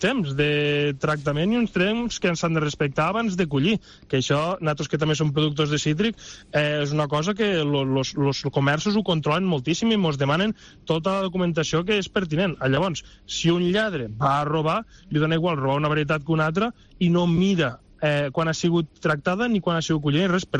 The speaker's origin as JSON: {"language": "Catalan", "region": "Catalonia", "country": "Spain", "said": "al meu poble, al Canà, un poble que al nucli urbà vivim 6.000 persones, un poble de gent pagès, de gent treballadora."}